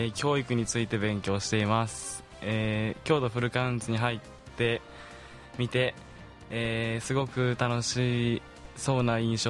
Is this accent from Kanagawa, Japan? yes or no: no; Tottori, Japan; now in Kyoto, Japan; 鳥取県から来ました、京都フルカウンツに新しく入りました